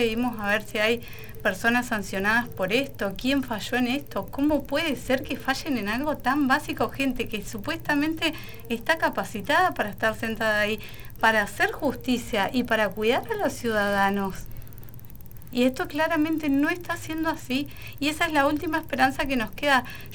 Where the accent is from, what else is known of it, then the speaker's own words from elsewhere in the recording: Neuquén, Argentina; Yo soy de Neuquén.